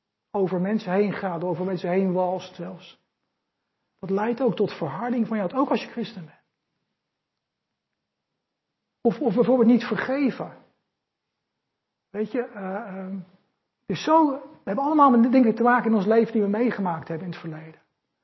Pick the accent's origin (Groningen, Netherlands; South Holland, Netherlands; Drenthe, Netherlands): South Holland, Netherlands; The Hague; ik ben zelf opgegroeid in Scheveningen, Den Haag. En daar werd in mijn tijd veel gevochten op straat.